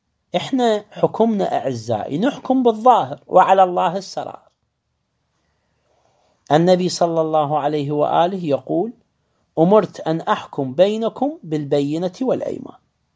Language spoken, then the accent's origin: Arabic; Karbala, Karbala Governorate, Iraq; احنا عندنا في كربلاء سابقا، مو هسه، في كربلاء يمشي الدينار العراقي والتومان الإيراني